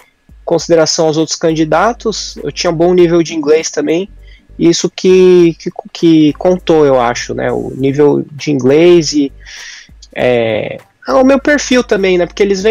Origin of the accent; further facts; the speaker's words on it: São Paulo, Brazil; moved away as an adult; now in South Korea; eu sou de São Paulo e eu vim para a Coreia em 2012, numa bolsa do governo coreano, né?